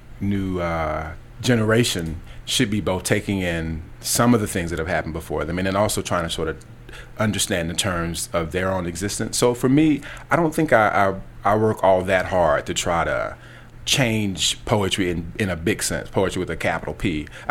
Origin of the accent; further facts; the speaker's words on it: the South, United States; my sense of self as a Southerner, which is sort of what I'm working through and thinking about of late.